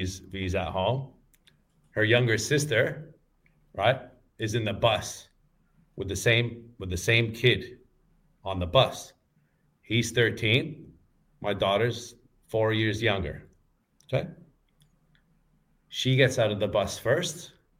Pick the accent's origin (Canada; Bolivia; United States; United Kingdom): Canada; Actually, I'm from Canada.